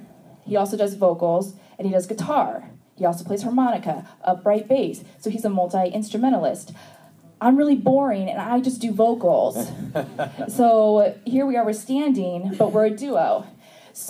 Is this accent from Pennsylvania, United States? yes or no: no; Portland, Oregon, United States; we're from Portland, Oregon